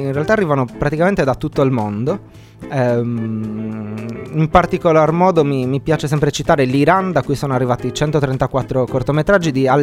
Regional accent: Fluminimaggiore, Sardinia, Italy; E poi io sono nato e cresciuto a Flumini Maggiore, per cui ecco, ci si conosce.

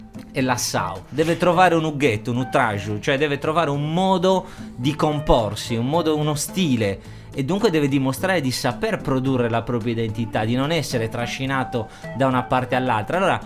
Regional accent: Carloforte, Sardinia, Italy; io, che sono nato e cresciuto a Carloforte, da mamma carlofortina ma da babbo di Nureci, e dunque vivevo in between anche tra questi due mondi

